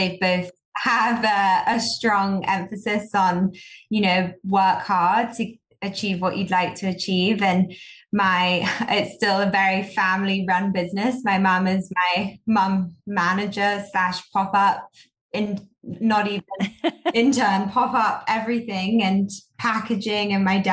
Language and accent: English; London, United Kingdom; moved away as an adult; now in New York, United States; I'm originally from London.